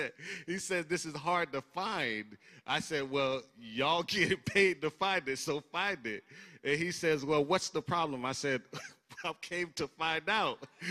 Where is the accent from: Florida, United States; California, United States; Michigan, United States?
Florida, United States; born there; I was born in Florida, but this is my first as a homeowner.